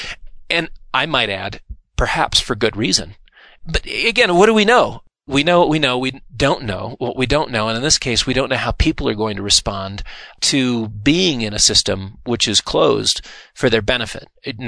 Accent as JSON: {"language": "English", "region": "Colorado", "country": "United States", "tie": "born or raised there", "said": "I mean, growing up in Colorado as a boy, you know, I always imagined, well, if there's an avalanche, I'll jump behind a big tree."}